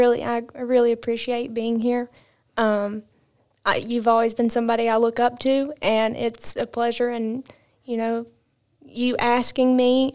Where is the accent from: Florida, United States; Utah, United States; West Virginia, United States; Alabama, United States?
Alabama, United States; Sylacauga; now in Jasper, United States; I am from Sylacauga, Alabama. I'm 22 years old, graduated from Sylacauga High School. It's my hometown. I don't live in Sylacauga anymore